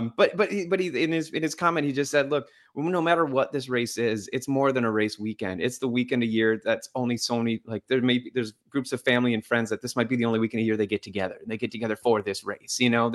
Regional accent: Green Bay, Wisconsin, United States; I'm from the Green Bay area, right? That area of the state's a little flat.

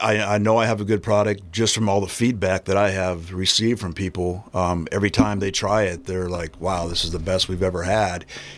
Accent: Oregon, United States; now in Butternut, United States; So my wife and I are from Oregon, and we moved to Butternut last year.

